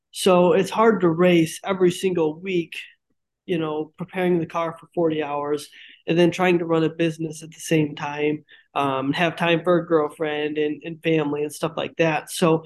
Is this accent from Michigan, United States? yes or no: yes; Grand Rapids, Michigan, United States; So I'm from Grand Rapids, Michigan.